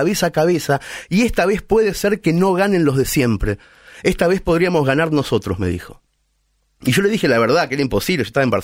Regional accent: Mercedes, Buenos Aires Province, Argentina; Mi pueblo natal se llama Mercedes, está en una llanura verde de la provincia de Buenos Aires

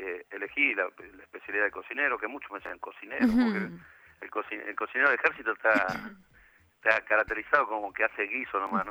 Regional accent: Burzaco, Buenos Aires Province, Argentina; Mi madre vive en Rafael Calzada y yo me crié prácticamente la mitad de mi infancia en Bursaco.

